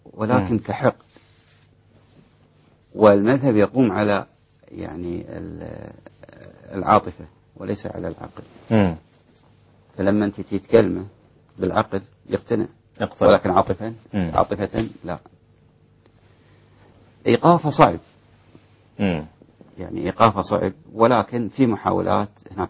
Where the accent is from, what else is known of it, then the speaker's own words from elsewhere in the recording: Bahrain; نفس الوضع عندنا في البحرين